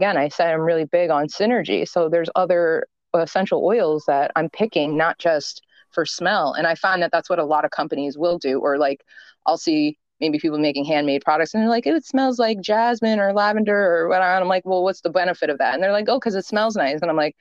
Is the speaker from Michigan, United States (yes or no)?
no; New Jersey, United States; I'm from New Jersey, so people in Delaware, New York, Texas, everywhere, everybody started wanting it.